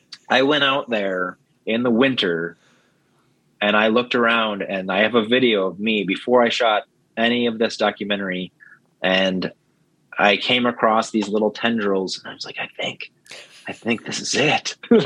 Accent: Crystal Falls, Michigan, United States; It was, which was amazing because it was my hometown PBS. I used to watch, you know, all the shows on PBS when I was growing up. So it was extra special that I got to share it with the Crystal Falls community and the Upper Peninsula

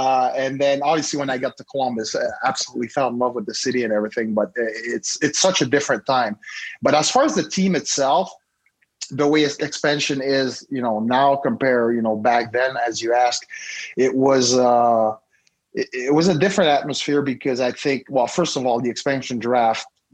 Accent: Montreal, Quebec, Canada; I'm from Montreal, Canada. Football was not big in the early 2000s, late 90s.

